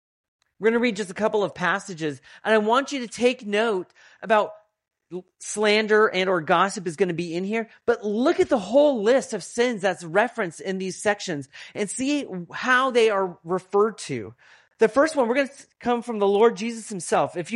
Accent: California, United States; We're from California, and that happens every year in California.

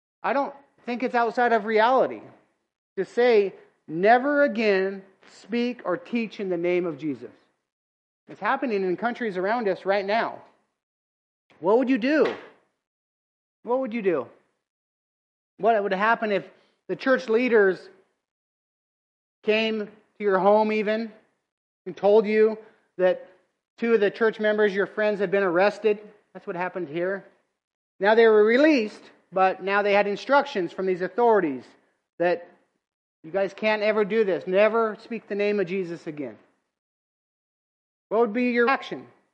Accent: West Coast, United States; For you East Coast people, I don't know, I'm from the West Coast.

